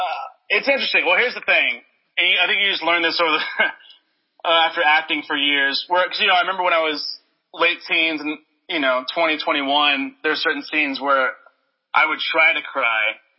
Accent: Memphis, Tennessee, United States; I'm from Memphis. I love Memphis.

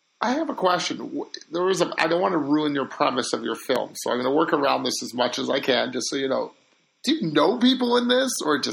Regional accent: Canada; I found as a Canadian

